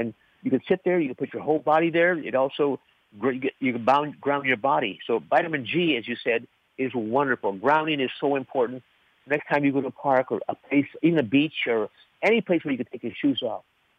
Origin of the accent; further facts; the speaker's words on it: Los Angeles, California, United States; because I grew up in South Central LA, very poor community. We, you know, it was all cement.